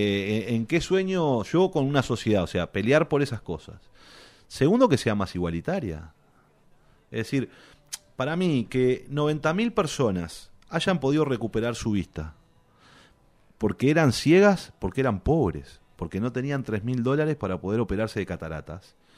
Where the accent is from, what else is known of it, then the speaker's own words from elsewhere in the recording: Montevideo, Uruguay; y yo que soy montevideano, y los montevideanos deberíamos pensarlo en serio eso